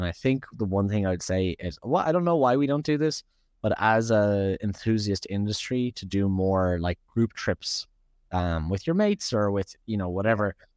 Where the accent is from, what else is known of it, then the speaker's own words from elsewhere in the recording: Ireland; So I think that's one thing that, as Irish people, we don't do that much.